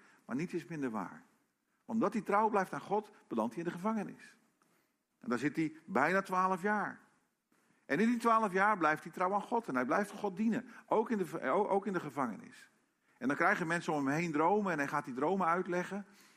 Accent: Brazil; now in Netherlands; Voor degene die dat niet weet, ik ben opgegroeid in Brazilië.

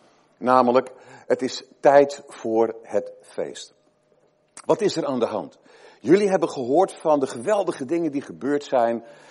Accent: Krabbendijke, Zeeland, Netherlands; ik kom uit Krabbendijken in Zeeland. De naam zegt het al. Ik kom er van Kraamdieken. Dat is de Oosterschelde, de Westerschelde, een dorp. Zullen het 3500 inwoners zijn?

